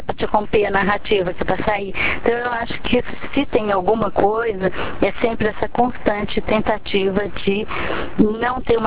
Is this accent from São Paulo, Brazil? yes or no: yes; Andradina, São Paulo, Brazil; eu nasci em Andradina, metade da cidade era japonesa quando eu estudei, né?